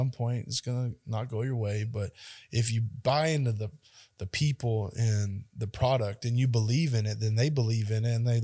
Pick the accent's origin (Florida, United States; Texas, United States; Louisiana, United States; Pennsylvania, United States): Florida, United States; born there; I was born in Florida.